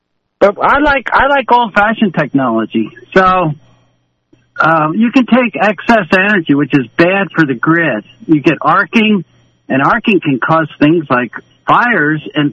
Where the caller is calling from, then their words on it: Pleasant Gap, Pennsylvania, United States; Hey, I'm the guy from Pleasant Gap that lives next to the guy from Pleasant Gap.